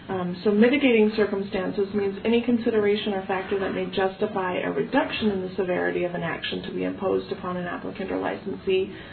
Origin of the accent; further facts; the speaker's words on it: California, United States; moved away; I'm originally from California, so I've only lived in Utah for about 8 or 9 years at this point.